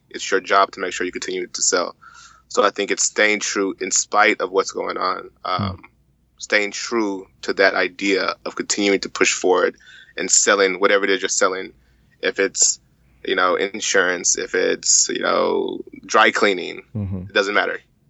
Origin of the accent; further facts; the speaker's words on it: Houston, Texas, United States; also born or lived in New Mexico; Being a Nigerian in the diaspora, being born in effectively New Mexico, but being raised in Houston